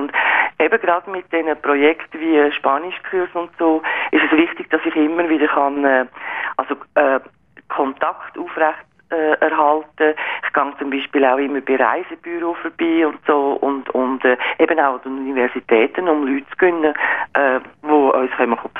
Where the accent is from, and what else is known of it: Switzerland; now in Colombia